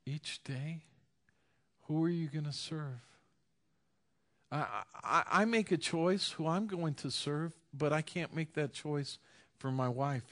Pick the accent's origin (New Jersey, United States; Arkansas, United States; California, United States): California, United States; Hacienda Heights; when I grew up in California, when I was 8 years old, we moved to a house in Hacienda Heights, California, and it was a new subdivision